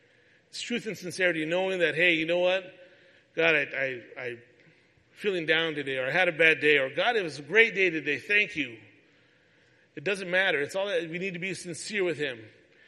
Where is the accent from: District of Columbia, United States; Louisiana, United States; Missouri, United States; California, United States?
California, United States; I'm from California. I learned how to drive in California.